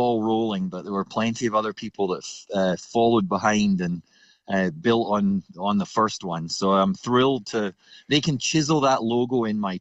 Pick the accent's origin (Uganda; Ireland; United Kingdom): United Kingdom; Scotland; now in Oregon, United States; as a kid growing up in Scotland